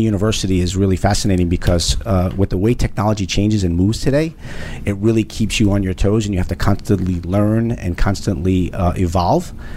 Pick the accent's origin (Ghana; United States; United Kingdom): United States; Brooklyn, New York; I grew up in Brooklyn, New York.